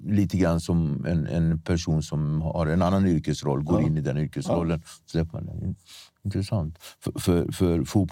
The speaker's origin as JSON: {"language": "Swedish", "town": "Nacka", "region": "Stockholm County", "country": "Sweden", "tie": "born or raised there", "said": "Men jag är uppväxt i Nacka, och då var det liksom, antingen spelade man fotboll eller så spelade man hockey."}